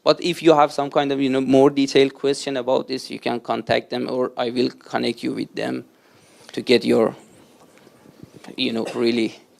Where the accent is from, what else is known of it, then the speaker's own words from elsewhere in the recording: Iran; I'm originally from Iran